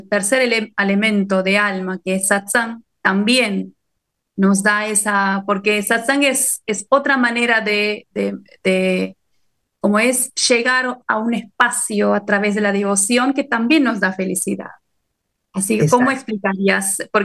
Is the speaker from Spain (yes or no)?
no; India; vos sabés que yo soy de la India